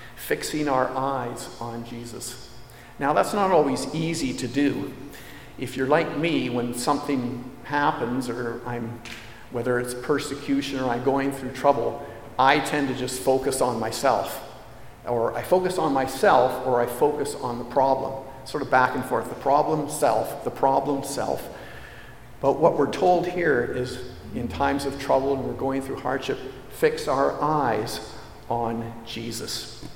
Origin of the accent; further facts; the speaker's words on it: London, United Kingdom; We grew up in the Harrow Road area, and there was a gang of our kids there.